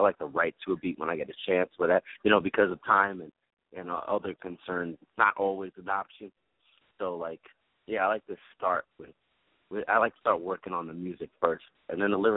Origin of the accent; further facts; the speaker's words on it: Brooklyn, New York, United States; You know, because I'm from Brooklyn, and, like, that's what you heard in Flatbush, like, reggae, you know, so a lot of that. And I'm a New Yorker